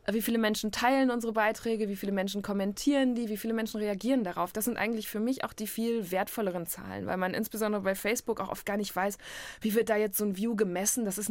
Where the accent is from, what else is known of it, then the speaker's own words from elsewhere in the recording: North Rhine-Westphalia, Germany; now in Berlin, Germany; die wohnen im Münsterland, wo ich aufgewachsen bin. Ich bin inzwischen in Berlin